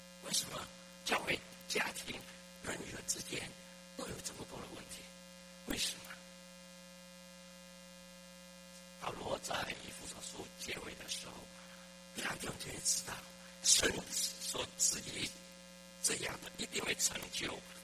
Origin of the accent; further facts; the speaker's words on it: China; 家庭，我们中国人有一个本领，把一些东西扫在放在那地毯底下，不要谈。